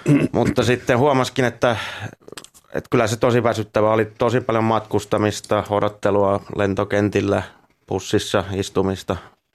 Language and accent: Finnish; Ylöjärvi, Pirkanmaa, Finland; No siis mä oon Ylöjärveltä